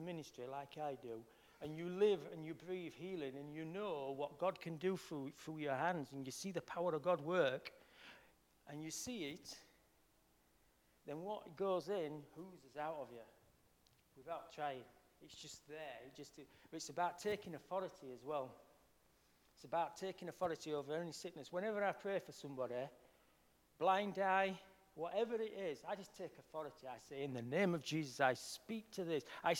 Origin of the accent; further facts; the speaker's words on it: Yorkshire and the Humber, United Kingdom; accent: Yorkshire; You know, I could do that in my Yorkshire accent.